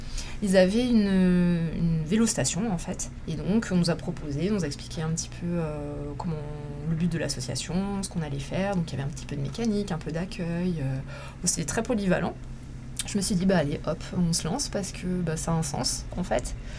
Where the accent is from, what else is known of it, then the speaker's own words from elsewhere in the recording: Mulhouse, Grand Est, France; born there; Je suis née à Mulhouse